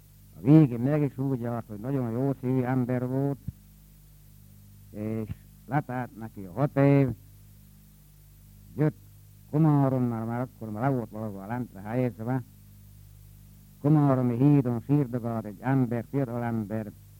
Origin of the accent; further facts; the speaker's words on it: Nagybodak, Hungary; born there; Nagybodakon születtem 1926. szeptember 2-án, kisiparos családból